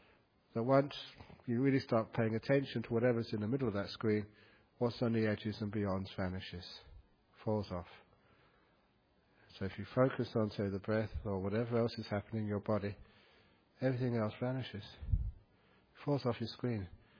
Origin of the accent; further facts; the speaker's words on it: Northeast Thailand, Thailand; I remember just growing up in Northeast Thailand. And basically, Northeast Thailand is Laotian culture.